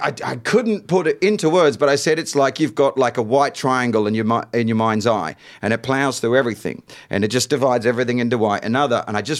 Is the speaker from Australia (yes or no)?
yes; Australia; doesn't matter. I'm Australian. I'm the one they're allowed to hate.